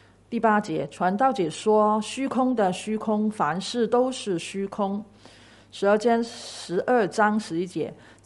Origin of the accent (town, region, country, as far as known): Hong Kong